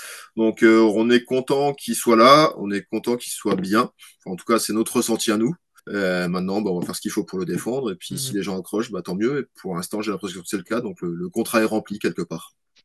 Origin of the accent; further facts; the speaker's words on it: France; C'est vrai que la France, c'est vrai qu'on est français